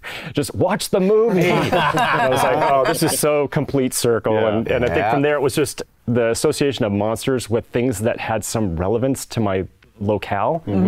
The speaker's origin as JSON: {"language": "English", "town": "Burbank", "region": "California", "country": "United States", "tie": "born or raised there", "said": "So you know, I grew up in Burbank, in the down in the horse territory."}